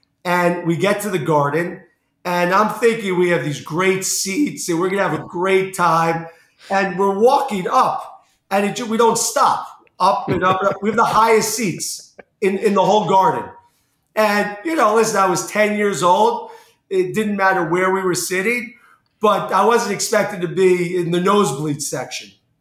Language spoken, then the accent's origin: English; Long Island, New York, United States; But I grew up in New York, Long Island.